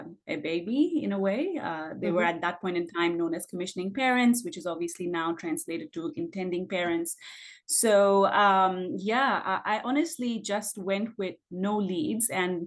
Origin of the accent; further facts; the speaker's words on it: India; now in Australia; I'm actually from India as well. And right now I'm pursuing a PhD from Griffith University here in Australia.